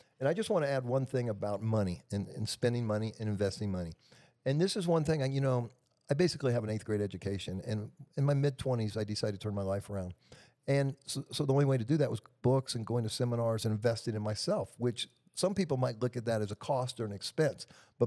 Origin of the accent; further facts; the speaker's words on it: United States; I'm 65 years old. I grew up in America.